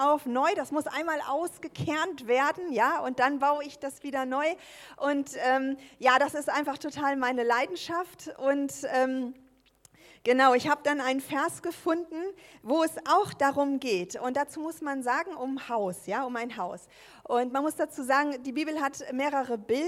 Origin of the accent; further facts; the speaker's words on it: Wunstorf, Lower Saxony, Germany; ich komme aus Wunsdorf, das ist in der Nähe von Hannover, falls es jemand kennt, aus der K21.